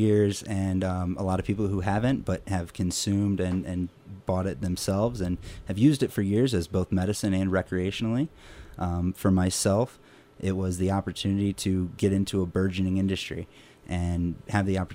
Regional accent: Ohio, United States; moved away as an adult; Well, I'm 27 years old. Been in the Roaring Fork Valley for almost 3 years now. I'm originally from Ohio, came out to Colorado in 2013, and got involved in cannabis, and have never looked back since.

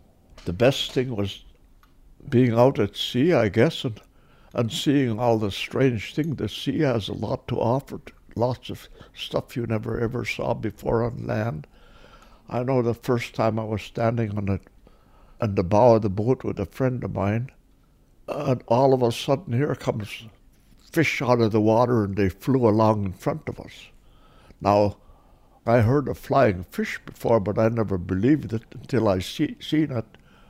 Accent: Akiak, Alaska, United States; moved away as an adult; I was born in 1928. I was born in Akyak. I was 18 years old when I left here. I'd never been any place. The biggest town I ever was in was Bethel.

